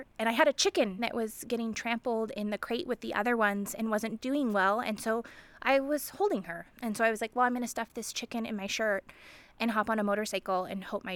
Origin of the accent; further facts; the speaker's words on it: California, United States; I'm from Northern California, and so the Paradise Fire really came to mind